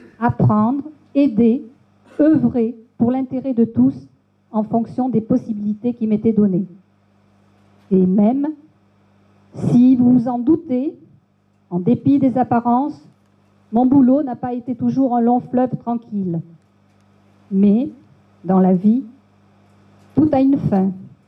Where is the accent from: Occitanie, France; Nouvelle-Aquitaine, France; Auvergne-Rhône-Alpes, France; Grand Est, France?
Nouvelle-Aquitaine, France; Sarlat; Je suis née à Sarlat, l'Entre-Auto. J'ai grandi au marché, j'ai fréquenté cette école où nous sommes, là, jusqu'à sa fermeture en juin 1971.